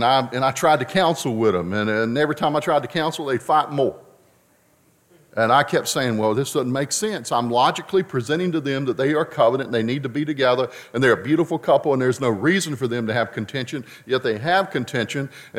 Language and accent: English; Lewisburg, United States; born there; I was born in Lewisburg while my father pastored the church.